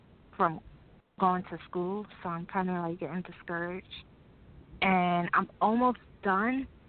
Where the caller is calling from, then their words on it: Connecticut, United States; Connecticut.